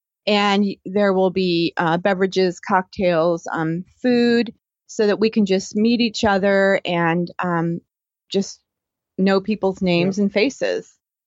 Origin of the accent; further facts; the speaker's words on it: Pennsylvania, United States; Now, we grew up in Pennsylvania, so we were used to seeing that every year.